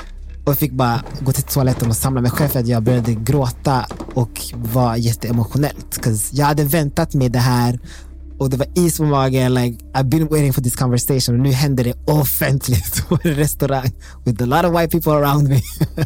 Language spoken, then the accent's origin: Swedish; Burundi; Swedish is a second language; now in Sweden; jag kommer från Burundi, ett kristet samhälle, väldigt konservativ och vi är katoliker.